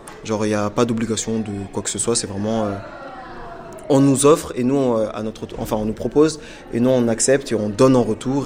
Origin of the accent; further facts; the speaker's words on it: Marseille, Provence-Alpes-Côte d'Azur, France; Oui, moi je suis de Marseille. Moi, je suis du 15e arrondissement, ouais, à la base.